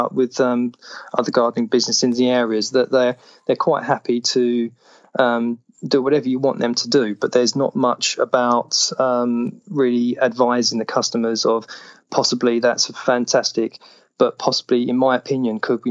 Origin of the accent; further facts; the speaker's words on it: England, United Kingdom; they do ask me, you know, as an English gardener or an Englishman, they do ask me about the whole kind of why are you into it